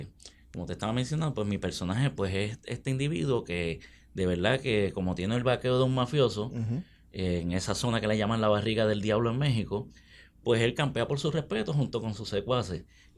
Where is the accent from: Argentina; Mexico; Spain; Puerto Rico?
Puerto Rico; la mayoría de los actores que participan aquí pues somos boricuas.